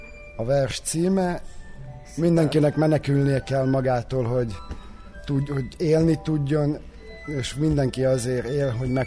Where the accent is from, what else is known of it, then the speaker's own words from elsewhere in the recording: Budapest, Hungary; drugi razred osnovne škole, izbio je rat na prostorima bivše Jugoslavije i mnogi su krenuli da dolaze kod nas u Budimpeštu da žive i naravno upisivali su svoju decu u tu školu